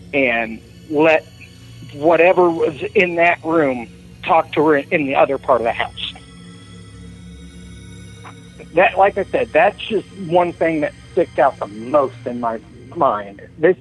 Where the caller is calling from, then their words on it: Benton, Illinois, United States; From Benton, Illinois.